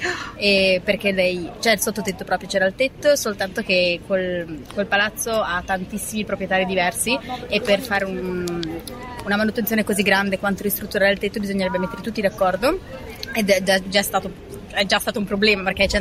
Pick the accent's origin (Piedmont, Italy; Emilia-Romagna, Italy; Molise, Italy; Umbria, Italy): Emilia-Romagna, Italy; Modena; now in Milan, Italy; E io sono di Modena.